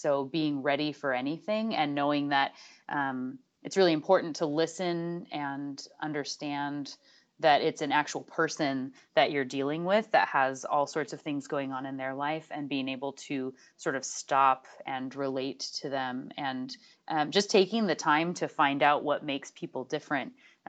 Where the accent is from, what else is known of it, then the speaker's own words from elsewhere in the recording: Alaska, United States; born there; Yes, I was born in Alaska, but not on the reservation.